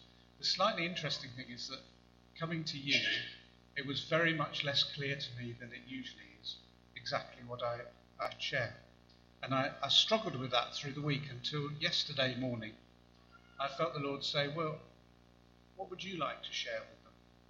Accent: England, United Kingdom; born there; now in Wales; I've lived in Wales for 17 or 18 years, but I'm afraid I'm English by birth.

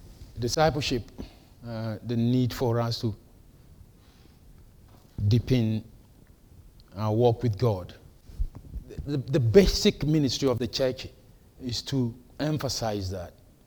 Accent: Ghana; now in Wales, United Kingdom; By the way, I'm Welsh now, whether you like it or not. And I'm also Ghanaian.

